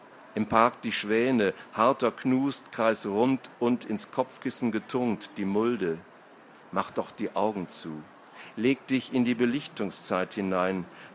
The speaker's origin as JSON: {"language": "German", "town": "Essen", "region": "North Rhine-Westphalia", "country": "Germany", "tie": "born or raised there", "said": "ich komme aus Essen, gebürtiger Essener"}